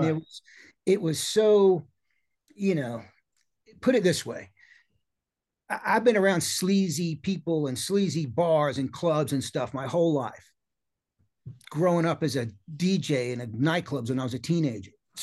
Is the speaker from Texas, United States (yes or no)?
no; New York City, New York, United States; It's like the scene that we grew up in New York, the great Gildersleeve's club in the Lower East Side and New York, that rock scene in the late 70s.